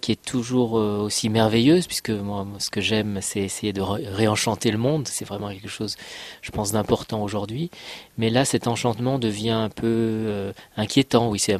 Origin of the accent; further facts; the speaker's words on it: Saint-Étienne, Auvergne-Rhône-Alpes, France; Mais c'est vrai que les souvenirs de mon enfance à Saint-Étienne, c'était plutôt ce qu'on appelait à Saint-Étienne les crassiers, mais qu'ailleurs on appelle les terrils